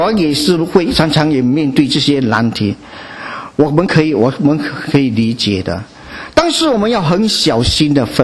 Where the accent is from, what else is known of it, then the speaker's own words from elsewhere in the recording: China; 我们中国人的传统，如果不触犯圣经的原则，我们可以保留。